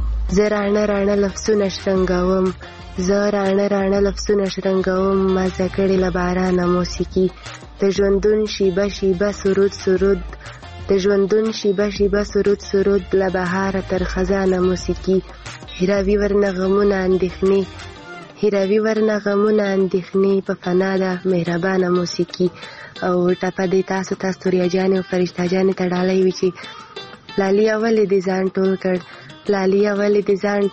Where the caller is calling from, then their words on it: Khyber Pakhtunkhwa, Pakistan; له وزیرستان نه یو ځل بیا راغلی یم